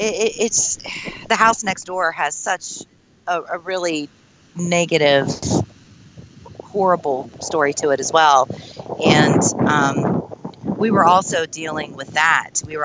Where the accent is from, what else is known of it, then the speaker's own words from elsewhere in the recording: Crabapple, United States; And I'm a little, you know, I'm from Crabapple.